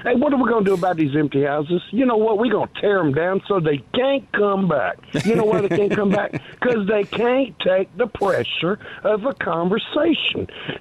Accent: East Coast, United States; But I'm from East Coast. You know, I'm OG.

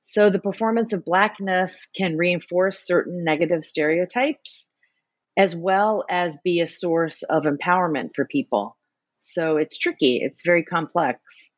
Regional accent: New Orleans, Louisiana, United States; And so as an American, and you know, I grew up in New Orleans in the South

